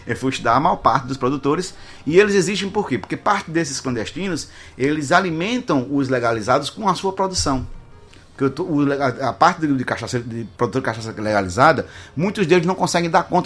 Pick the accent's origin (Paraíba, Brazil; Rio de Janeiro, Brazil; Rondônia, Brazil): Paraíba, Brazil; não é porque eu sou paraibano, não, que eu tomei no Brasil é produzida na Paraíba